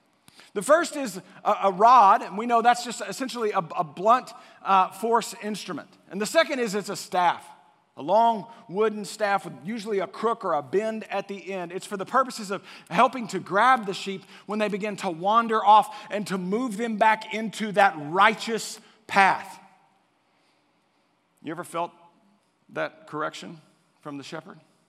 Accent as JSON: {"language": "English", "town": "Waco", "region": "Texas", "country": "United States", "tie": "born or raised there", "said": "I grew up in Waco, and I went to a small private Christian school, Waco Christian School"}